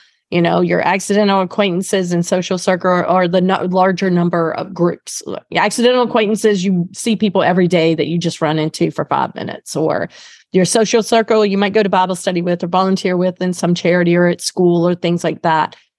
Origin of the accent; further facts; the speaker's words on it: North Carolina, United States; accent: North Carolina; Here goes my North Carolina accent from 100 years ago.